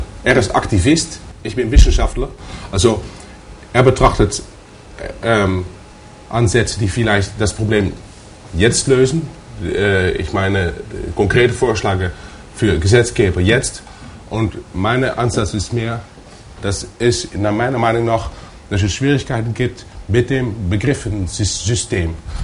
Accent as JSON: {"language": "German", "country": "Netherlands", "second_language": "German", "said": "ich bin Holländer, es gibt bei uns diese neue Art von Schlittschuhlaufen"}